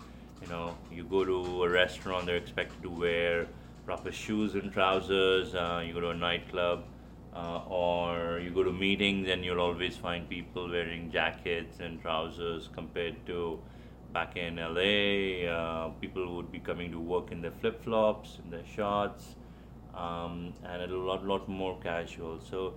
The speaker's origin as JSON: {"language": "English", "country": "India", "said": "when they knew that I was from India"}